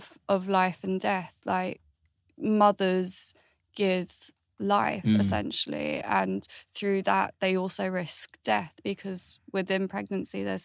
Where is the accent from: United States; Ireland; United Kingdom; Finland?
Ireland; Galway, Connacht; born there; I was born in Ireland, which is Galway.